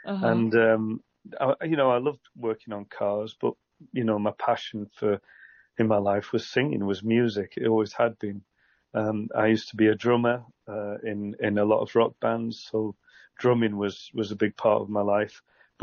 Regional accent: Fleetwood, North West England, United Kingdom; also born or lived in Blackpool; I was born in Blackpool and I was raised in Fleetwood, just up the coast.

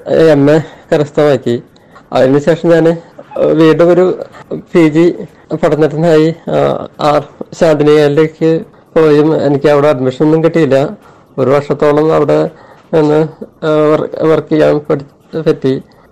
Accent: Velur, Kerala, India; ഞാൻ കേരളത്തിലെ തൃശ്ശൂർ ജില്ലയിലെ വേലൂർ സ്ഥലത്താണ് ഞാൻ ജനിച്ചത്. ഞാൻ പഠിച്ചത് വേലൂർ ഹൈസ്കൂളിലാണ്.

